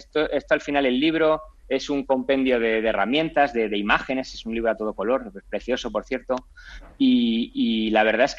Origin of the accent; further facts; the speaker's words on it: Aragon, Spain; yo además como aragonés, aunque también tengo familia también en el País Vasco